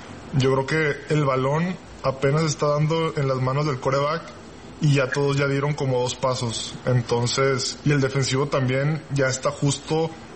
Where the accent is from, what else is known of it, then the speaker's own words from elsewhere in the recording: Mexico; vengo de México